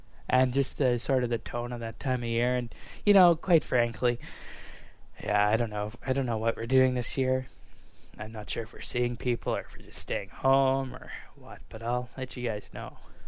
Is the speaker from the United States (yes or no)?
no; Canada; Another perk of being Canadian is that 70% of our population is concentrated within 10 to 15 urban areas.